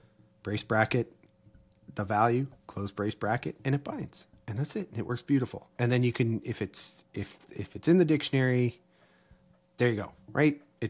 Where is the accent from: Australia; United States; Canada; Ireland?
Canada; Don't shoot me. I'm Canadian.